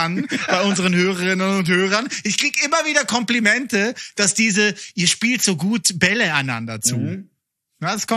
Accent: Switzerland; accent: Swiss German; first language Swiss German; German is a second language; Ich spreche am liebsten Schweizerdeutsch. Ist halt meine Muttersprache, dann doch. Mhm. Und Deutsch ist halt immer noch eine Fremdsprache.

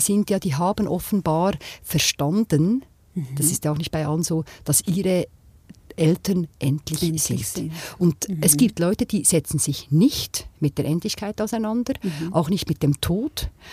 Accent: Thun, Bern, Switzerland; Ich habe in Thun etwas gemacht, in meiner Heimatstadt

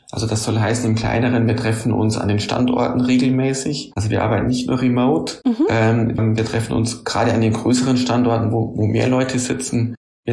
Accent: Bavaria, Germany; now in Hanover, Germany; Gleichzeitig wird Bayern immer irgendwo meine Heimat bleiben. Ich freue mich auch immer, wenn ich nach München komme.

